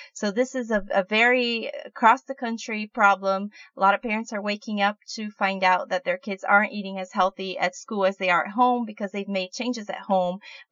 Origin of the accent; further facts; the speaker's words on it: Florida, United States; I'm here from Florida, and I have kids in public elementary school